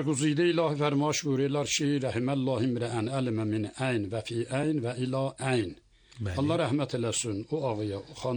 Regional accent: Germi, Ardabil Province, Iran; now in Ardabil, Iran; Bəli, Germidə. Oradan gəlmişik biz Ərdəbilə.

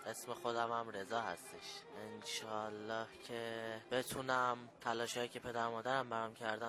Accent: Mashhad, Razavi Khorasan, Iran; من بچه مشهد هستم، بچه محل امام رضا.

